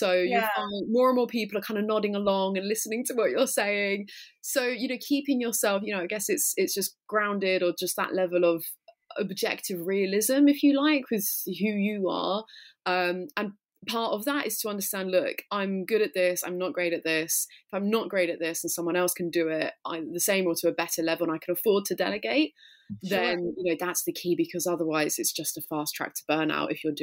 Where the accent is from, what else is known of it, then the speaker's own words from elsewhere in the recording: London, United Kingdom; born there; I was born here in London, UK, to a British mum, Italian dad.